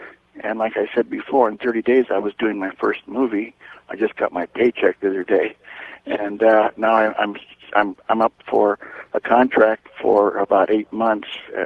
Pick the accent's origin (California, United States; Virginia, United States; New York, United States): California, United States; I'm from California.